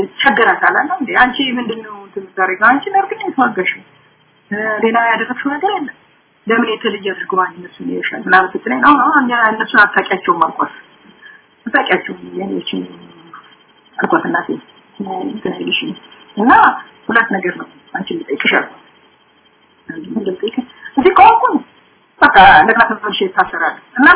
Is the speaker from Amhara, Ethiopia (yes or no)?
yes; Gondar, Amhara, Ethiopia; የጎንደር ልጅ ነኝ ቤተሰቦች የጎንደር ናቸው